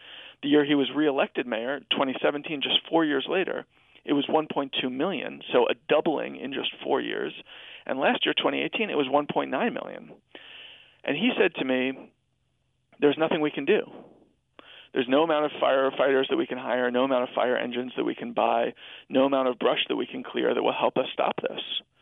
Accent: New York, United States; you know, I'm a New Yorker, and I literally don't understand how you could continue to live here

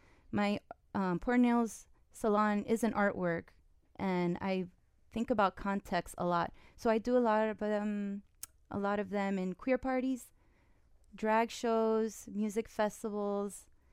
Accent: Miami, Florida, United States; So I grew up in Miami since I was a kid with Hispanic parents.

